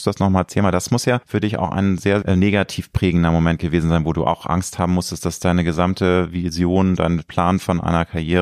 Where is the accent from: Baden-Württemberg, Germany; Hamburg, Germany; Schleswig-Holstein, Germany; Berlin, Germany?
Hamburg, Germany; Ich bin ja auch Hamburger Jung